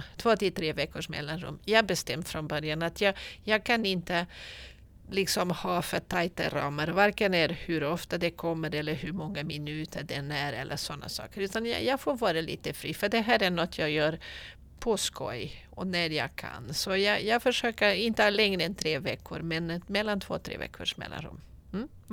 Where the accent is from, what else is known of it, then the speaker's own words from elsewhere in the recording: Portugal; jag kommer från Portugal